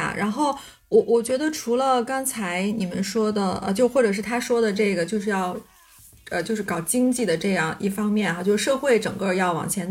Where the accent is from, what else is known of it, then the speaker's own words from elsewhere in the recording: Beijing, China; 我们北京人，我们有北京户口